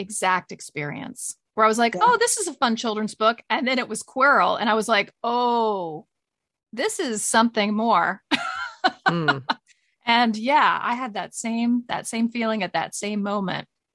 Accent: South Carolina, United States; Erskine College in my home state of South Carolina.

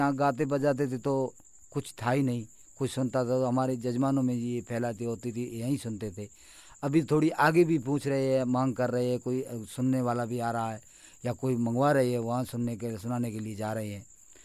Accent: Rikhiyani, Rajasthan, India; और मेरा गांव रिखियानी में

